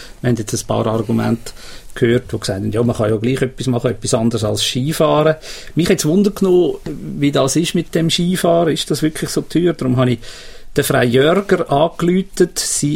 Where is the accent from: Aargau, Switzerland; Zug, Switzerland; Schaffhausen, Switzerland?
Aargau, Switzerland; Im Kanton Aargau, wo ich aufgewachsen bin, war es immer so gewesen, 2 Wochen Sportferien.